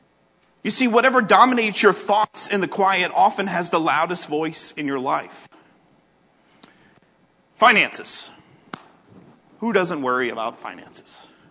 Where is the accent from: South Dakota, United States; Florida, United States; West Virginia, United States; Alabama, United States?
Alabama, United States; Birmingham; Where I grew up outside of Birmingham was the same way. I was zoned for a school.